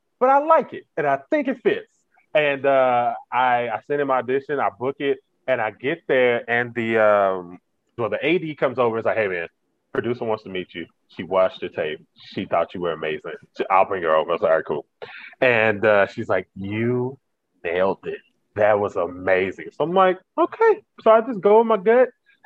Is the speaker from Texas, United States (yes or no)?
yes; Texas, United States; I'm from the South. I'm from Texas.